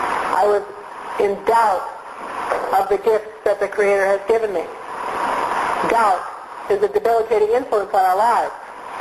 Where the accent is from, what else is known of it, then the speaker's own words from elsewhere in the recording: Bakersfield, California, United States; So I grew up in Bakersfield, and when I was 8 years old, approximately